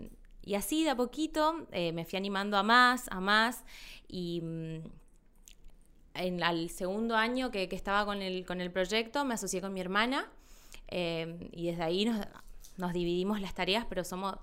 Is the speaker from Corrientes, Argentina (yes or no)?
yes; Corrientes, Argentina; Yo estudié en Resistencia y soy de Corrientes Capital.